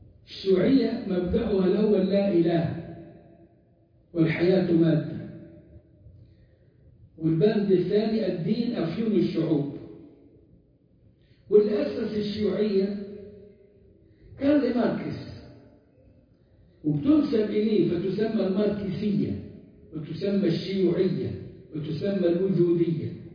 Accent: Egypt; يعني إحنا عندنا في مصر الآن في إلحاد

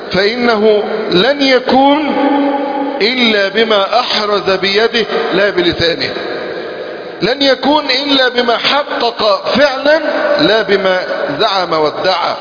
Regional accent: Egypt; نصر أكتوبر 10 من رمضان شرف لنا كمصريين

